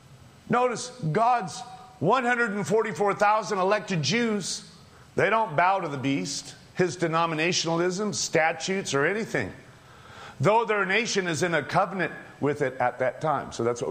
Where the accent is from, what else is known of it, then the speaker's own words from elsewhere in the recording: Massachusetts, United States; born there; I was born in Massachusetts.